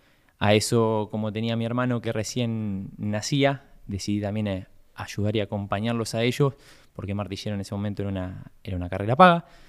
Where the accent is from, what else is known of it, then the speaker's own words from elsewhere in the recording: Carmen de Areco, Buenos Aires Province, Argentina; mi infancia, mi adolescencia transcurrió todo en Carmen de Areco, obvio.